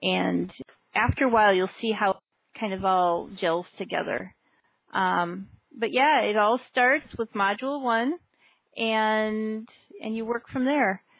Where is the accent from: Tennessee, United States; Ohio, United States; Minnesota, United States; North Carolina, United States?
Minnesota, United States; Minneapolis; I grew up in Minneapolis, so I have a hard time saying I'm from Iowa.